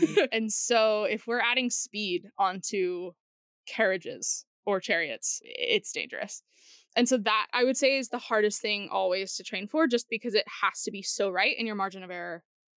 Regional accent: Nashville, Tennessee, United States; And so I'm from Nashville, Tennessee

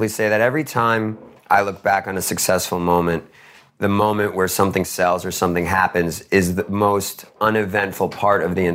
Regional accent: Queens, New York, United States; I put $50K into a basketball foundation in the town I grew up in Queens.

